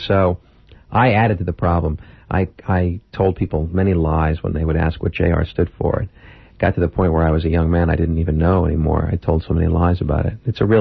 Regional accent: Manhasset, New York, United States; And it made my life problematic in my hometown because people always took a stance that I was going to put on airs with them when I went back to Manhasset

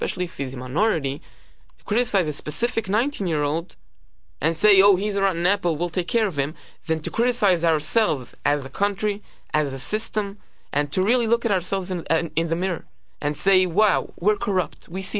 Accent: Israel; Noam and I came from Israel just 2 weeks ago. It's the only country we have. It's the only citizenship we have.

